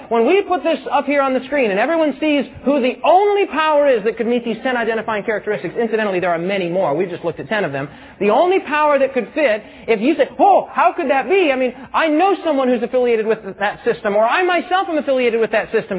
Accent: United States; I happen to be an American here, and there's no shame in being an American.

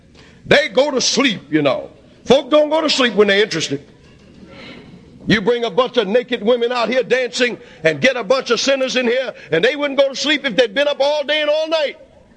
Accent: the South, United States; born there; I was born in the South.

